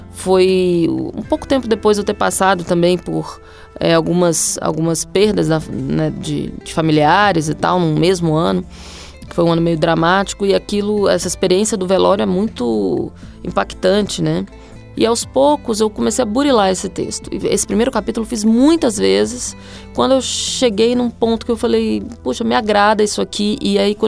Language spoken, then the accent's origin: Portuguese; Brasília, Federal District, Brazil; E eu sou muito brasiliense, então Brasília faz parte da minha constituição como pessoa